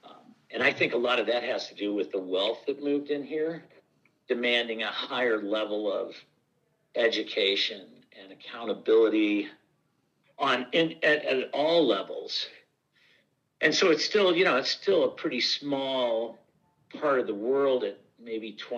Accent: Colorado, United States; now in Jackson, United States; Well, I'm from Colorado, and I was born and raised in the same county, Grand County, Colorado, which is basically between Berthoud Pass and Rabbit Ears Pass.

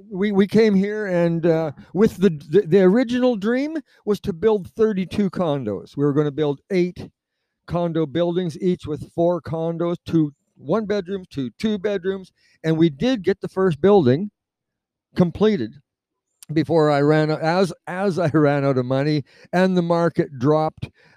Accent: Carmen, Manitoba, Canada; We're 10 miles down the gravel road north of Carmen, sort of between Carmen and Elm Creek, out in the boonies, out in the country, and that's where I grew up

